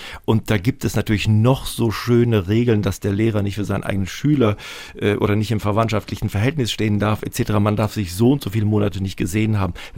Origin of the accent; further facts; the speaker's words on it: Namibia; dass ich aufgrund meiner Kindheit in Namibia ein absoluter Spätzünder war